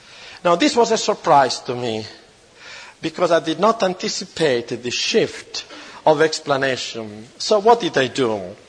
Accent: Italy; English is a second language; I grew up there in Italy, being instructed by Catholic priests in public school with the old catechism

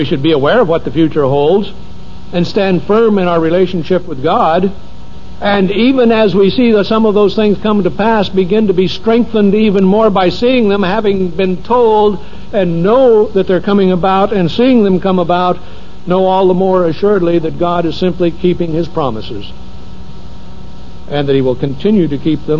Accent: United States; Now, I realize that I am an American. I'm what is called a typical American.

